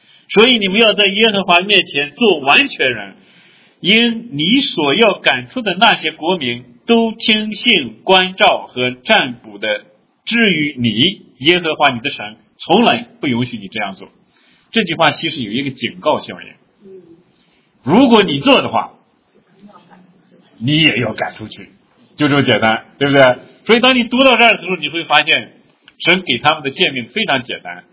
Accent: Northwest China, China; 我们西北人很喜欢吃羊头，对吧？

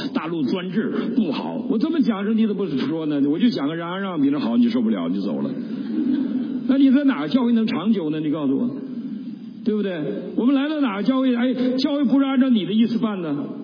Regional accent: Northeast China, China; 我是东北人

